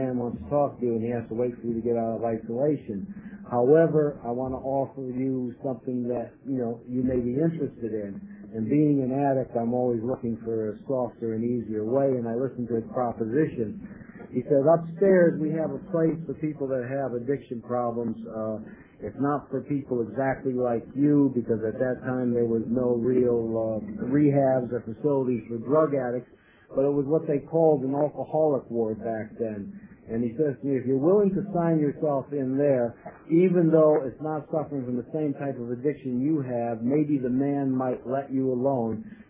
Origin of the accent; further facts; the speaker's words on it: New York, United States; I'm from New York, and I stopped using in 1960.